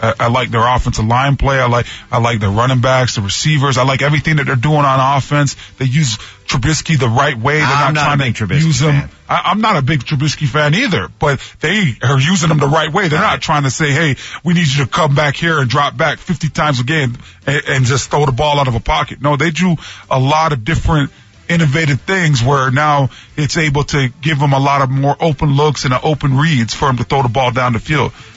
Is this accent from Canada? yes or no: yes; Canada; he knows that I'm from Canada